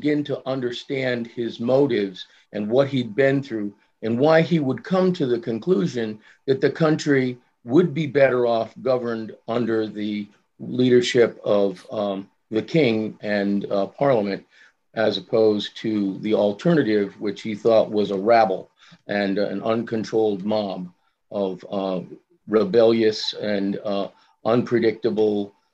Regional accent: Saratoga Springs, New York, United States; because I'm originally from Saratoga Springs and kind of grew up with that in my blood.

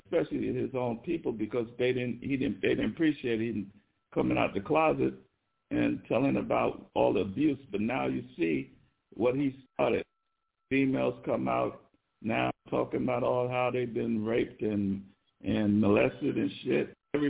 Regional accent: New York City, New York, United States; I come from New York City. I come from Brooklyn, New York. I know how hip-hop started.

